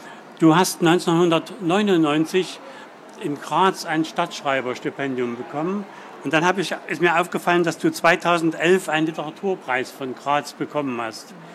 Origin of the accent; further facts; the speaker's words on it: Leipzig, Saxony, Germany; Also für mich als Leipziger, der so sesshaft ist, ist das schon erstaunlich.